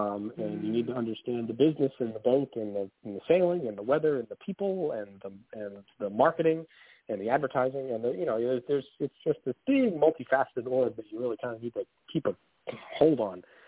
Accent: Gloucester, Massachusetts, United States; I grew up in Gloucester, Massachusetts, where the American Eagle was built. I grew up in a little boatyard down there

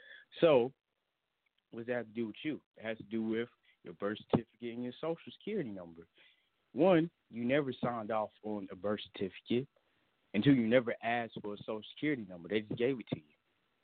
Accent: United States; But as an American, those are, you know, that's, let me explain this.

